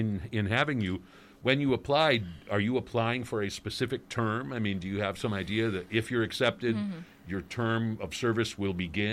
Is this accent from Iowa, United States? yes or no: yes; Iowa, United States; I grew up in Iowa, but I don't remember where Vinton is.